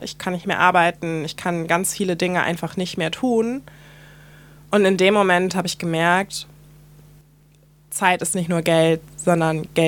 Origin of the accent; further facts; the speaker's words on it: Hamburg, Germany; bin die älteste von zwei Geschwistern und mit einer weißen Mutter und einem schwarzen Vater aufgewachsen in der Vorstadt von Hamburg. Und meine Selbstbezeichnung ist auch schwarz.